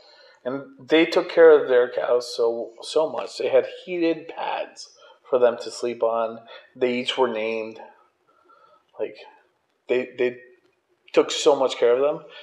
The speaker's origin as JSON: {"language": "English", "country": "Mexico", "said": "It's in Mexico. I'm from Mexico. My family's from Mexico."}